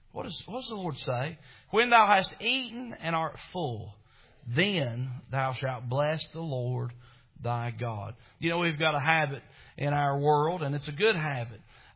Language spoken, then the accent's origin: English; Chilhowie, Virginia, United States; And I'm a redneck from Chilhowee, Virginia. I'd not ever dreamed I'd ever go to New York City.